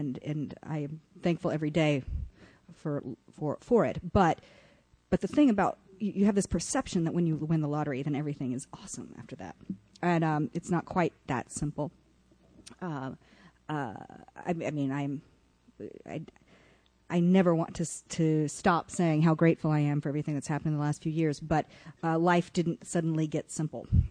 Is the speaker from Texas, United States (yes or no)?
yes; Austin, Texas, United States; now in New York, United States; I moved to New York in 1995, and I grew up in Austin, Texas, in suburban, sort of a nice suburban part of Austin, and all of my meat came from supermarkets and was wrapped up in cellophane